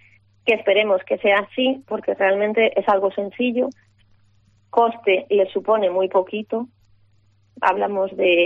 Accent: Galicia, Spain; yo que soy del sur, estoy en el norte de Galicia

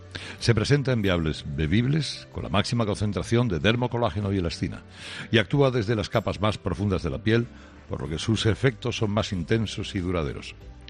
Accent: Madrid, Community of Madrid, Spain; soy de Madrid

